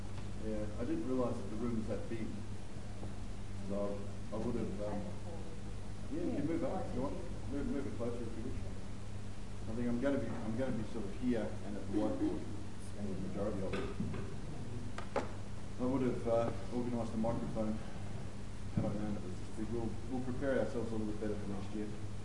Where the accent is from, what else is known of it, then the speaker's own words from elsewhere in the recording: Melbourne, Victoria, Australia; we're from Melbourne